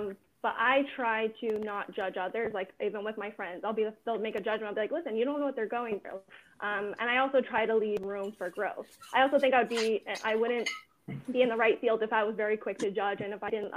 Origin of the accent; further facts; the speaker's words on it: New Jersey, United States; So I grew up in New Jersey.